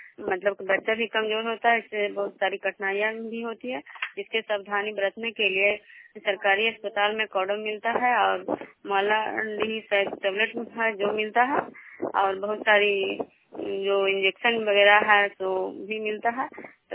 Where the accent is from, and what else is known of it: Vishnupur, Bihar, India